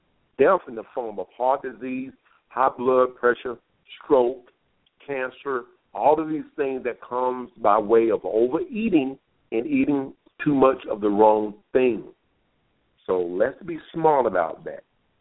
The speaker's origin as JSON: {"language": "English", "region": "Southern United States", "country": "United States", "said": "Listen, I'm from the South. I know what happens in the kitchen, particularly when it comes to in the soul food kitchen."}